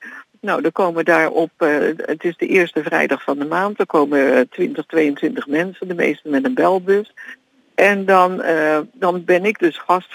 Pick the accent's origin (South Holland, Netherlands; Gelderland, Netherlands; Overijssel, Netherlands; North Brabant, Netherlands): South Holland, Netherlands; Rotterdam; Want ik ben een Rotterdammer